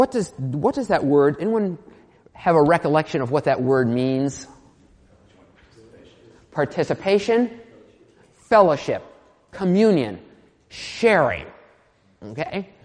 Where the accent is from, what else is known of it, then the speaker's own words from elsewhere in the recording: New Jersey, United States; I grew up in New Jersey, and I can remember as a kid growing up